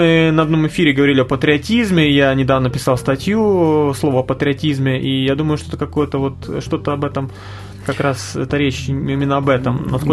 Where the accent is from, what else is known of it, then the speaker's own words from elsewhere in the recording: Ukraine; born there; я родился на Украине. Хотя это была одна страна в то время.